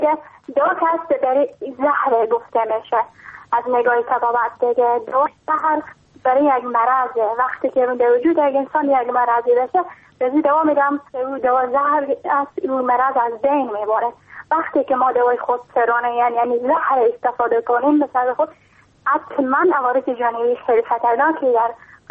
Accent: Iran; ما خواهر کوچیک هستم، … از ایران هستم.

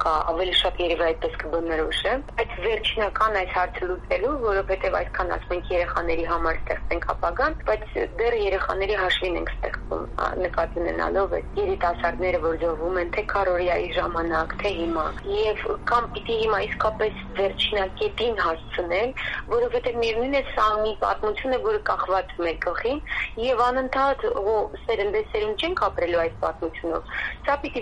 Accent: Karabakh, Azerbaijan; ես ինքս արցախցի եմ, բոլորին բարեկամները ուղղում եմ, բոլորն այնտեղ են

